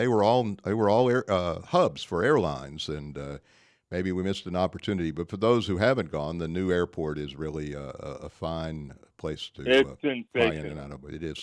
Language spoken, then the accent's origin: English; New Orleans, Louisiana, United States; born there; I don't mind telling anybody that I was born in New Orleans, Louisiana.